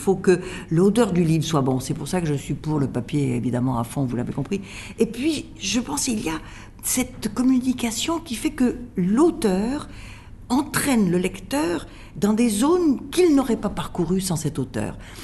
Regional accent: Russia; Moi, je suis russe d'origine, vous savez, alors j'ai peur de rien.

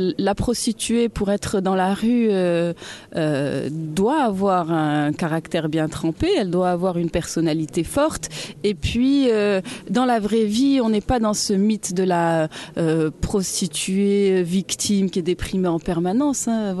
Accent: Morocco; moved away; est-ce que j'ai quitté le Maroc définitivement ? Je ne sais pas, peut-être, ou peut-être pas.

